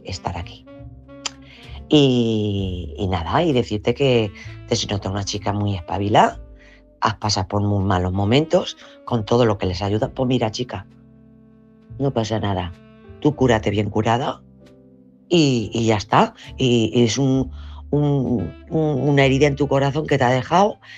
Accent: Albacete, Castilla-La Mancha, Spain; de Albacete.

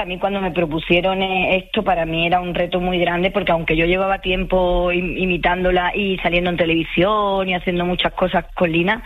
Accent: Seville, Andalusia, Spain; como yo soy sevillana, me cuesta un poquito más poner el acento castellano que ella tiene.

